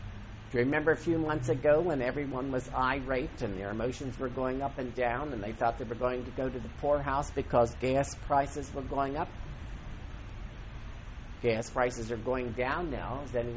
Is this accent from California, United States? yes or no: no; Duncannon, Pennsylvania, United States; I grew up in Pennsylvania. I spent 18 years of my life in a small town called Duncannon, Pennsylvania, outside of Harrisburg, in a county called Perry County.